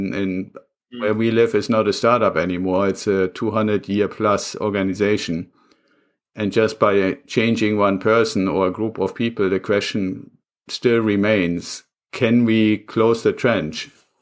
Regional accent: Germany; English is a second language; I said when we started this that I'm originally from Germany. So I'm ultra aware of history, especially when it comes to German history.

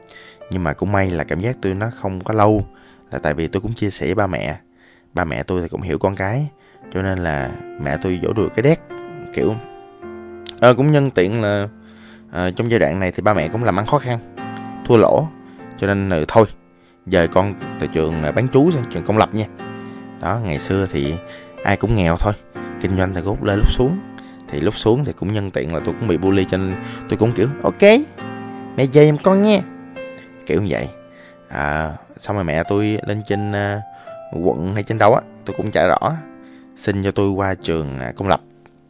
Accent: Ho Chi Minh City, Vietnam; also born or lived in Da Lat; thật ra quê tôi ở Đà Lạt, nhưng mà tôi đã sinh trưởng và lớn lên từ nhỏ ở Sài Gòn rồi

